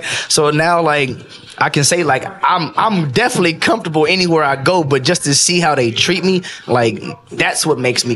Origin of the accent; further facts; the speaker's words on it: Pacoima, California, United States; I grew up in Pacoima.